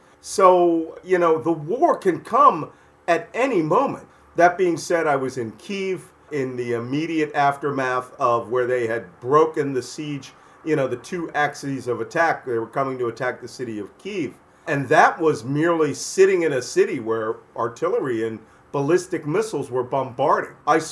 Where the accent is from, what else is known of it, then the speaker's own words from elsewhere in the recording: Philadelphia, Pennsylvania, United States; I'm from Philadelphia.